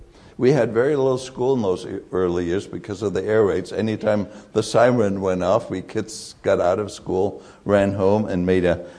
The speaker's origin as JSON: {"language": "English", "country": "Germany", "tie": "born or raised there", "also_born_or_lived": "East Germany", "said": "Well, I was born and reared in East Germany"}